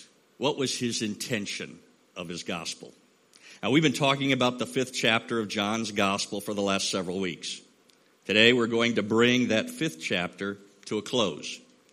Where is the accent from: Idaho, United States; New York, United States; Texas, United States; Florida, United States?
Texas, United States; now in Philippines; I grew up in Texas, and in Texas, we had a little bit of a hybrid of this.